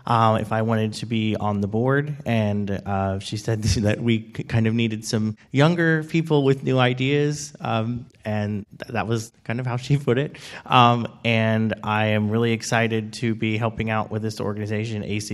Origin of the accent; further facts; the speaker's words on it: Columbus, Ohio, United States; I am from Columbus.